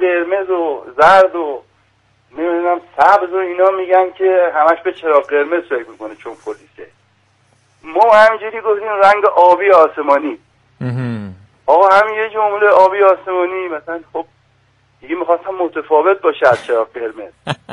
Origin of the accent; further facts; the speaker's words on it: northern Iran, Iran; ما چون شمالی هستیم.